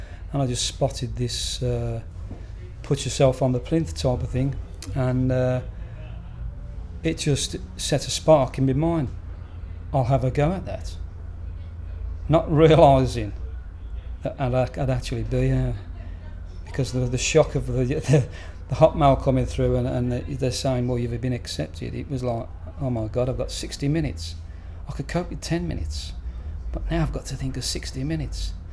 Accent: Birmingham, West Midlands, United Kingdom; I'm 54, and I'm from Birmingham.

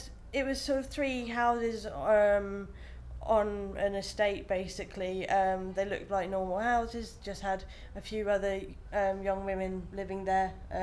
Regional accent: Dartmouth, South West England, United Kingdom; also born or lived in New Forest / Saudi Arabia; I was born in Devon, 1983, lived in sort of the Dartmouth area until I was about nine. Then my mum and stepdad moved to the New Forest for a couple of years.

